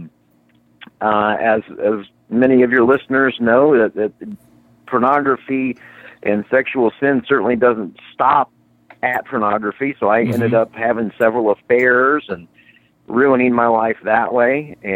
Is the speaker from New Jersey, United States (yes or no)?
no; Indiana, United States; I grew up in Indiana and have a brother, and I have a wonderful mom that grew up as a single mom.